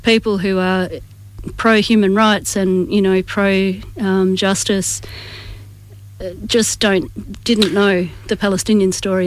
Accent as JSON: {"language": "English", "town": "Perth", "region": "Western Australia", "country": "Australia", "tie": "born or raised there", "said": "although I was born here in Perth, Australia. So yeah, it has been it's been a strange and isolating experience, really, to grow up with this identity in this place."}